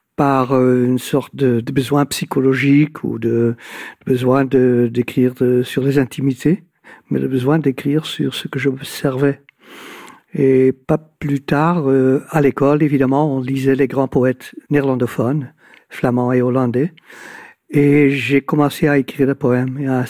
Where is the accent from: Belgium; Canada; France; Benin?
Belgium; Ghent, Flanders; parce que j'ai passé ma jeunesse sur les bords de l'Escaut, pas trop loin de Gand, ma ville natale